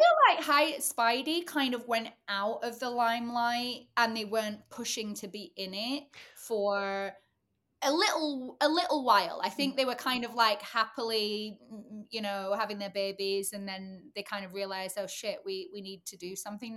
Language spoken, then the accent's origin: English; England, United Kingdom; So for me, as a like part of the reason why I'm doing this show is that I'm like, I'm the English chick on the show.